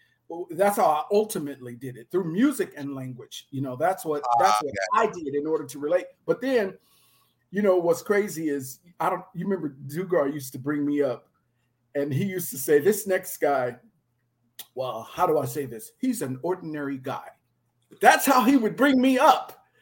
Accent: Concord, United States; I'm from Concord.

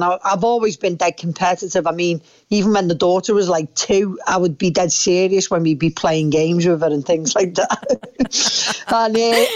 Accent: North West England, United Kingdom; I always credit being a Scouser for it

